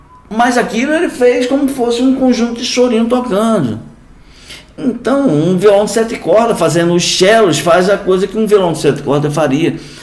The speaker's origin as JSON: {"language": "Portuguese", "country": "Brazil", "said": "Tem sim, porque eu sou brasileiro."}